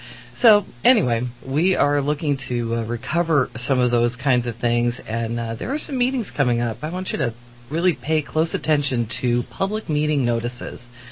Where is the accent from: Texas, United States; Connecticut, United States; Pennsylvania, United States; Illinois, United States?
Connecticut, United States; I had a friend growing up in Connecticut